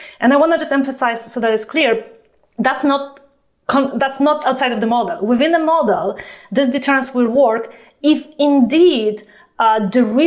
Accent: Poland; So I'm from Poland. Poland's part of NATO.

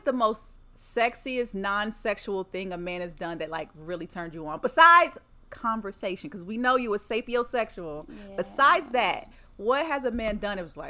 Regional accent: Lexington, United States; But this girl from my hometown, Lexington, she posted, she's married, by the way, with two kids.

